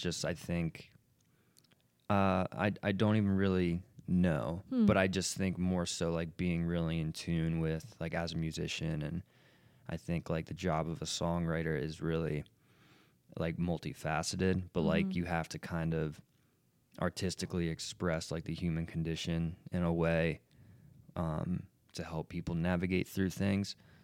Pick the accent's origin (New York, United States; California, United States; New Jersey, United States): New Jersey, United States; And like we grew up in Jersey, 40 minutes from Manhattan.